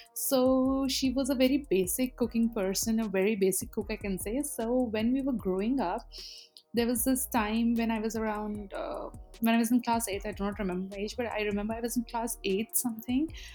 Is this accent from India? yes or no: yes; Hyderabad, Telangana, India; because I'm born and raised in Hyderabad, we are all very well acquainted with biryani